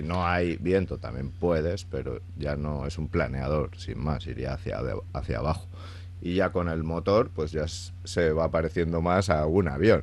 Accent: Aragon, Spain; now in Basque Country, Spain; yo vengo de Aragón, de haber formado ahí mi empresa y todo

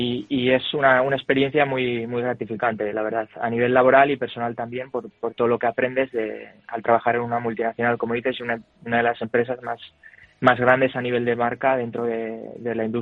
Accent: Irun, Basque Country, Spain; moved away as an adult; now in Amsterdam, Netherlands; Yo soy de Irún. Bueno, nací en Irún, me crié en Irún, aunque sí que fui al colegio a Hondarribi. Y sí, bueno, mi familia es de Irún y, bueno, mi madre de Getaria, pero de Guipúzcoa todos.

